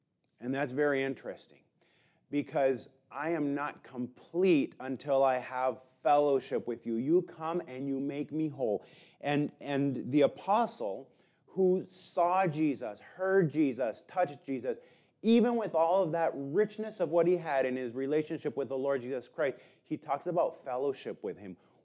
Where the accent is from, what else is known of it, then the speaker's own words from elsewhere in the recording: Mexico; I was born and raised in Mexico